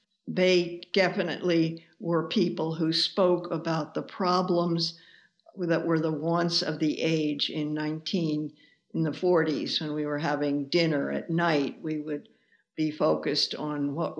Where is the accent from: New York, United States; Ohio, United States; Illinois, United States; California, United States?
New York, United States; Manhattan; Yes, I was born in Manhattan on East 86th Street in 1930, January 31st, 1930. And we lived there until I was 17